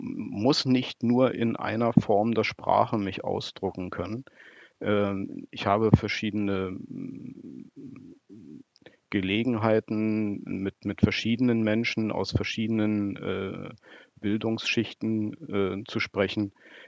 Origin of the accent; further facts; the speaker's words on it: Berlin, Germany; habe ich die ersten Jahre meines Lebens verbracht. Aufgewachsen, ja, in Gesamt-Berlin. Ich bin in der Mitte der Stadt zur Schule gegangen, habe da mein Abitur gemacht, habe an anderen Orten der Stadt Fußball spielen gelernt. Also Berlin ist im Prinzip regional die Heimat